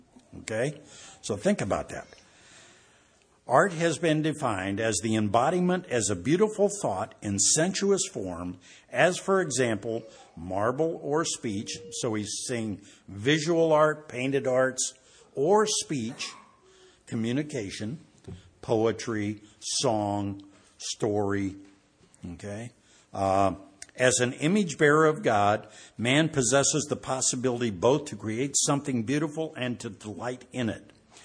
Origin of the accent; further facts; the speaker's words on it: Arizona, United States; I'm this bozo from Arizona that got this job